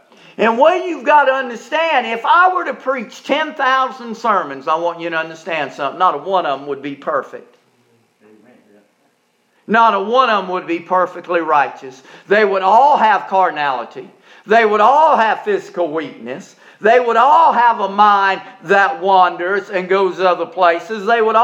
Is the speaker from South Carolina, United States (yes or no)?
yes; South Carolina, United States; I got many folks know that I'm from South Carolina.